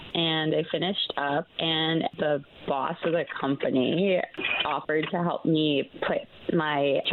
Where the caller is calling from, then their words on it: Altamonte Springs, Florida, United States; I'm calling from Altamont Springs.